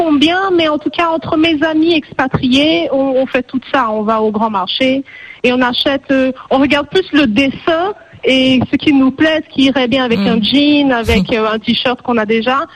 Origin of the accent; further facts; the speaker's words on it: Switzerland; Je ne suis pas africaine, je suis suisse d'origine.